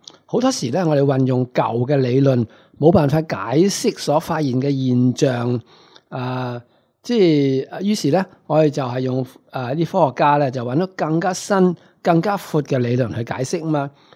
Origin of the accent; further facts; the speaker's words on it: China; 咁我哋中国人咧，就通常咧就叫呢个做气啦